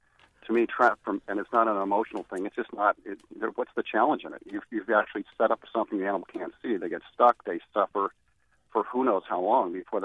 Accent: New Hampshire, United States; and I'm from New Hampshire

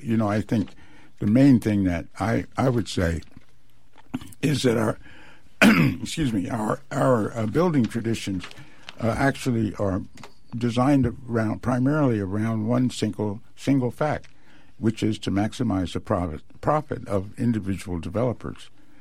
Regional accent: Philadelphia, Pennsylvania, United States; Well, I was born in the Bottom, which was the area of Philadelphia where poor people lived.

